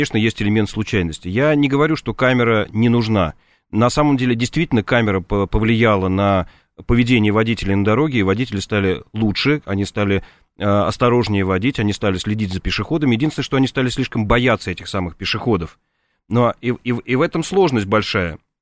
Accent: Moscow, Russia; я коренной москвич. Я родился и вырос в этом городе.

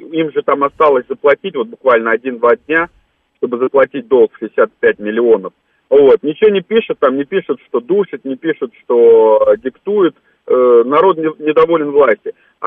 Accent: Moldova; Сам родом из Молдавии

